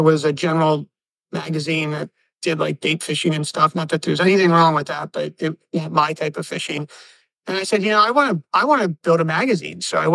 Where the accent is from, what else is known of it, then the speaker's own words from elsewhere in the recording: Maryland, United States; now in Half Moon Bay, United States; I'm from Maryland originally. I live in Half Moon Bay, California now